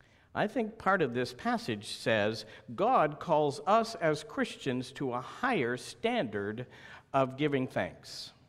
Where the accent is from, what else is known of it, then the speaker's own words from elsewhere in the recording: Oregon, United States; I grew up in Oregon and started out my first official ministry was at a little church on the Oregon coast in a little town called Lakeside.